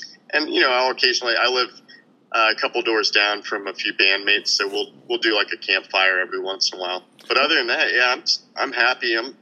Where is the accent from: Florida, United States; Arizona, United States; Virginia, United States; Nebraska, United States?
Virginia, United States; So the last stop on my dad's list was the Pentagon. So I grew up in Northern Virginia.